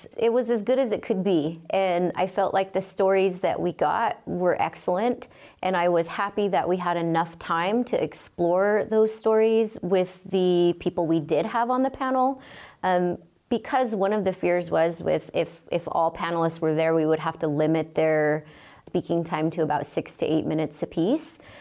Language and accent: English; Hoopa, California, United States; I'm a Hoopa Tribal member. I was born and raised here in Hoopa on the Trinity River.